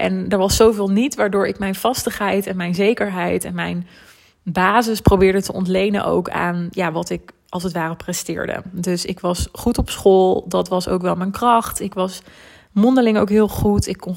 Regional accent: Gelderland, Netherlands; Ik kwam uit de Betuwe, dus dat lag allemaal redelijk in de buurt.

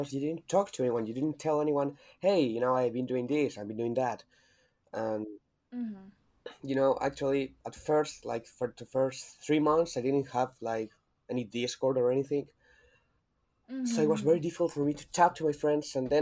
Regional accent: Chile; English is a second language; I'm from sorry. I'm from Chile.

